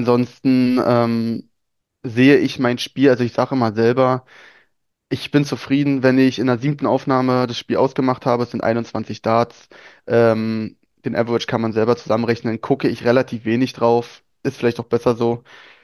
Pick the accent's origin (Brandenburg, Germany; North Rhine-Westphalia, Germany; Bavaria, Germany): Brandenburg, Germany; Brandenburg an der Havel; Ich komme aus der Stadt Brandenburg im Land Brandenburg.